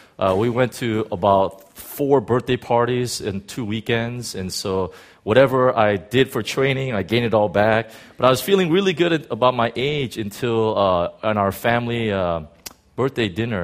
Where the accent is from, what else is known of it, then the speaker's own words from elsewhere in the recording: United States; As an American, I feel so offended by this lack of knowledge.